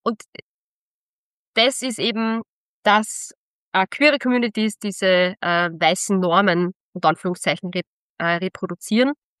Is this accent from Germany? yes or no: no; Austria; first language German; weil ich in Österreich geboren worden bin, ich spreche Deutsch als meine Erstsprache, ich bin da sozialisiert